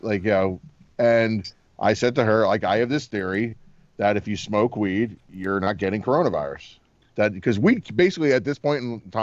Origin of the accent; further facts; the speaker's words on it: Pompton Lakes, New Jersey, United States; I grew up in Pompton Lakes is where I went to high school.